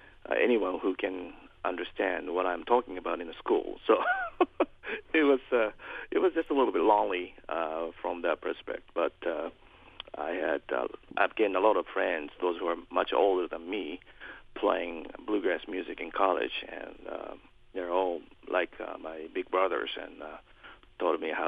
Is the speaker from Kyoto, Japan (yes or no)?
yes; Kyoto, Japan; that's the first gig I ever had, and made a $20 a night in my hometown, Kyoto.